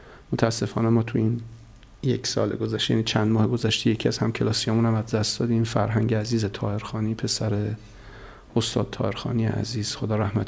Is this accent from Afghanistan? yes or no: no; Iran; ما همه ایرانی هستیم، همه تقریباً عمدمون مسلمان هستیم، عمدمون شیعه هستیم